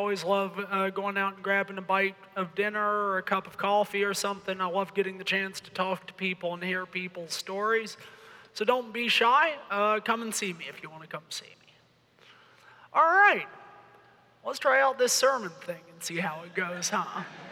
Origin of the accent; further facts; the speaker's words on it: North Carolina, United States; So I am from North Carolina.